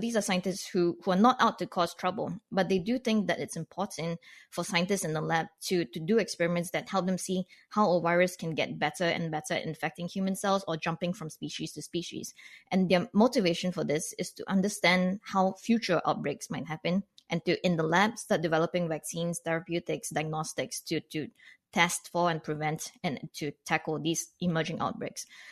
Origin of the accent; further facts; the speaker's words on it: Canada; This is totally bizarre to me as a non-American, as a Canadian looking in on this.